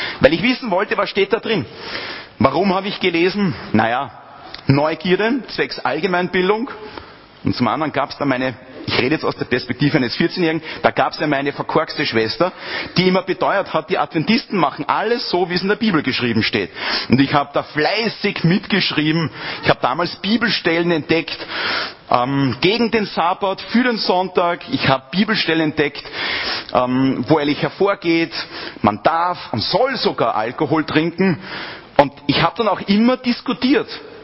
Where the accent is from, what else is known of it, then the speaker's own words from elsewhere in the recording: Lower Austria, Austria; wir hatten dann in unserem Dorf, wo ich her bin, ich komme aus Niederösterreich, 300 Einwohner, großes Dorf, groß ist übertrieben, wirklich mini, wo jeder jeden kennt.